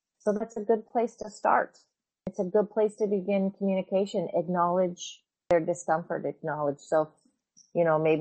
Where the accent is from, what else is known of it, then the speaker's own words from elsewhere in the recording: Washington, United States; I grew up in the Arab community here in the state of Washington